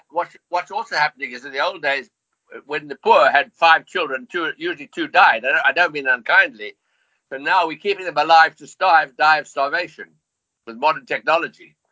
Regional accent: South Africa; I grew up in South Africa predominantly, and I'm still a member of the Democratic Party in South Africa.

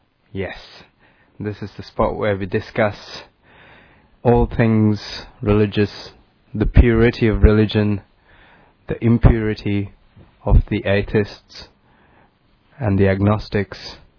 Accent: Sri Lanka; I grew up in Sri Lanka.

